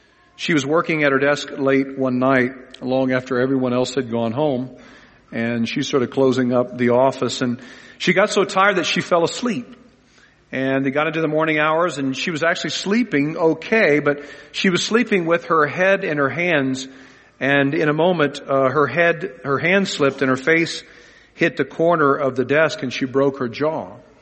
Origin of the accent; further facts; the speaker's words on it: Los Angeles, California, United States; And whenever I tell someone in another country I'm from Los Angeles, they always want to know if I know the Kardashians.